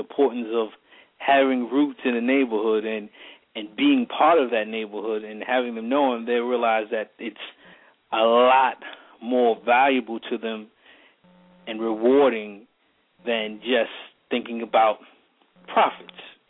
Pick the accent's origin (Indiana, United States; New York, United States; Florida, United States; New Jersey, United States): New York, United States; Brooklyn; born there; As you already mentioned, I was born in Brooklyn, raised by a preacher.